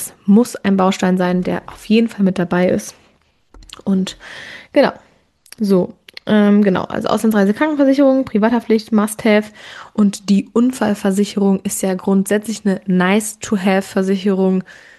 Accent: Germany; Ich weiß, dass man auch manchmal als Deutsche zu überempfindlich sind, aber also mein Kind hasst es einfach, von anderen angefasst zu werden.

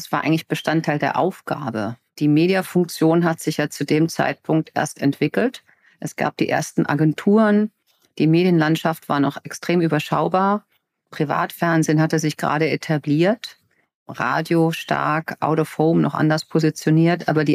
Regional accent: Viernheim, Hesse, Germany; Ich komme aus einem kosmopolitanen Städtchen namens Firnheim, bekannt aus dem Firnheimer Dreieck und Firnheimer Kreuz bei vielen. 30.000 Seelendorf, habe dort studiert

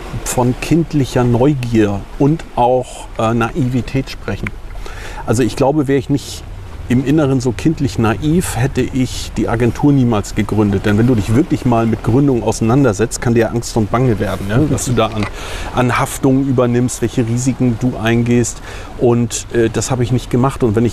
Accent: Puttgarden, Schleswig-Holstein, Germany; born or raised there

